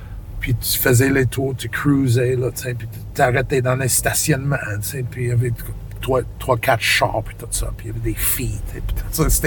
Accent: Saskatoon, Saskatchewan, Canada; Je viens de Saskatoon.

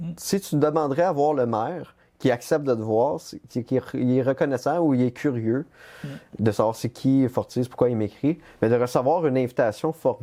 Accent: Quebec, Canada; Moi, je suis pas Canadien. Moi, je suis Québécois.

